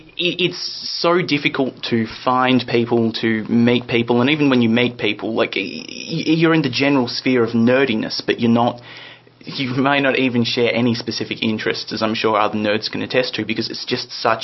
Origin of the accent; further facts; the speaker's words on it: Stanley, Tasmania, Australia; originally I'm from Stanley way and Northwest Coast of Tassie. Mm. I originally came down here for college.